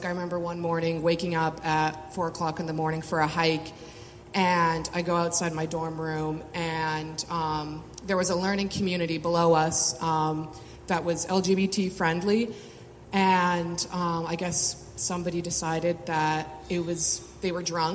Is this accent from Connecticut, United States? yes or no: yes; Connecticut, United States; we're from Connecticut and the suburbs, so everyone's, you know, naturally in high school. I don't know, just exactly what you picture, Fairfield County.